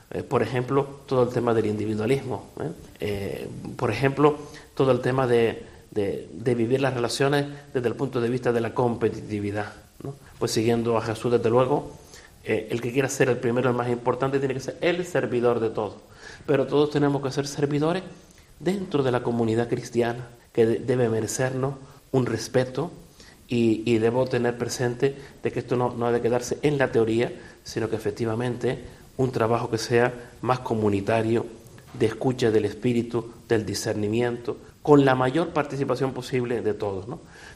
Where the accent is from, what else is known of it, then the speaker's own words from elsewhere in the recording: Valsequillo, Canary Islands, Spain; Yo con irme a Valsequillo, gasto además muy poco, pues estoy ya desconecto de la diócesis. Pasar por mi pueblo, estar con la familia, estar con las amistades, pues es muy maravilloso, ¿no?